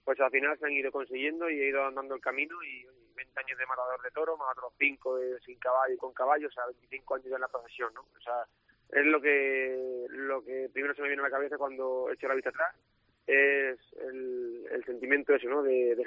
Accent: Badajoz, Extremadura, Spain; Y luego por la noche en mi tierra, pues en un hotel precioso que han abierto ahora, en las Campanas, un sitio emblemático de Badajoz, rodeado de familiares, de amigos, de aficionados de Badajoz

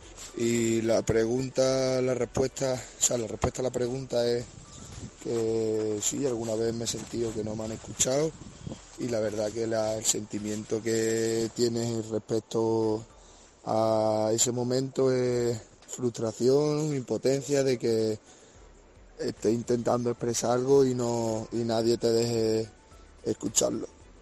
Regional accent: Aracena, Andalusia, Spain; soy de Aracena, alumno del IES Vázquez Díaz y estoy estudiando el ciclo superior de deporte, el TSEA.

